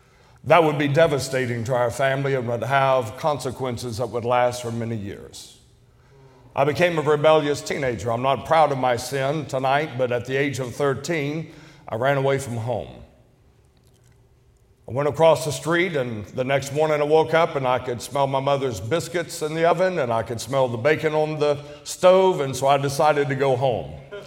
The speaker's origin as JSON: {"language": "English", "town": "Chatsworth", "region": "Georgia", "country": "United States", "tie": "born or raised there", "said": "I was born and raised in the South. I was born in Chatsworth, Georgia. And it is what I call the redneck capital of the United States of America."}